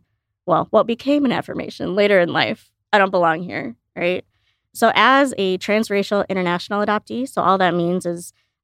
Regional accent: Illinois, United States; I grew up outside Chicago, and we were in like a little farther out suburb with a little less diversity.

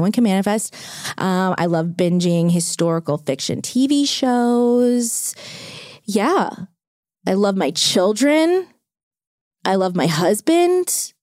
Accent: New Orleans, Louisiana, United States; My friend Alex, who I grew up with in New Orleans, but she now lives in LA.

